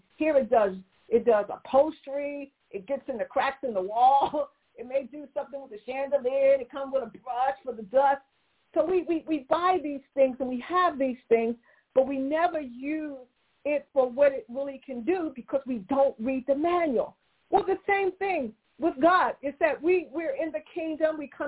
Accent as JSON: {"language": "English", "town": "Philadelphia", "region": "Pennsylvania", "country": "United States", "said": "I'm a Philly girl. I wasn't born in the kingdom. I was born in Philly."}